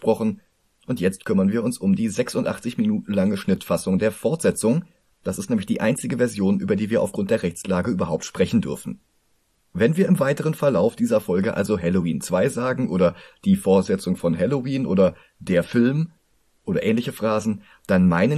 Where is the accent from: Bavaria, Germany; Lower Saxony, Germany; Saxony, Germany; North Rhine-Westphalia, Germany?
North Rhine-Westphalia, Germany; Cologne; für mich als Kölner